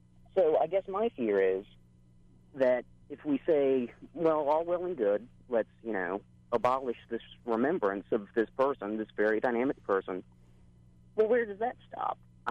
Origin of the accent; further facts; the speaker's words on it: Virginia, United States; I'm actually from the Tidewater area, but yes, I'm originally from Virginia.